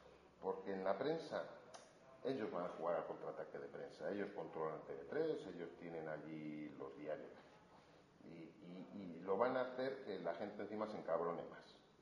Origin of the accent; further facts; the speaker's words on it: Spain; Yo soy español, lo tengo claro